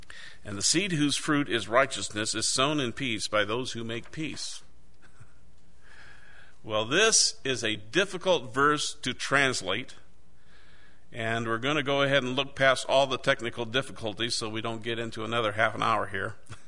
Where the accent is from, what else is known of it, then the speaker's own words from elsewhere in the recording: Iowa, United States; I'm from Iowa. A lot of farmland out there. Drive across Interstate 80 and you'll pass about 360 miles of cornfields.